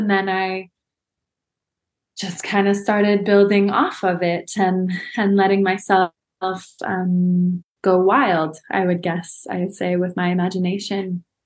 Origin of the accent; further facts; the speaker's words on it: California, United States; And I grew up also in Southern California, like Orange County, Los Angeles, where there's also a lot of plastic surgery.